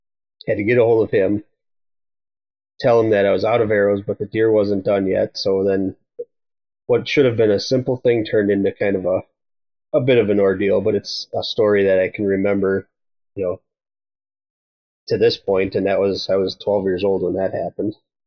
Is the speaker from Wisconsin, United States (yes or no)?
yes; Wisconsin, United States; I'm born and raised in Wisconsin. Been here my entire life. My whole family's pretty much in this area.